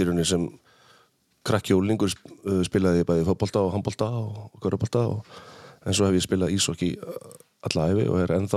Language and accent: Icelandic; Akureyri, Northeastern Region, Iceland; also born or lived in Vestmannaeyjar; Ég ólst upp hérna á Akureyri og hérna í Vestmannum líka.